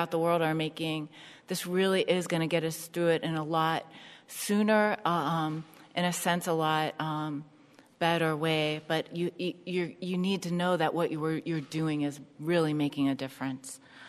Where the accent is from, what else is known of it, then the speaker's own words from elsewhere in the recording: Youngstown, Ohio, United States; I just had a radio show with my hometown of Youngstown, Ohio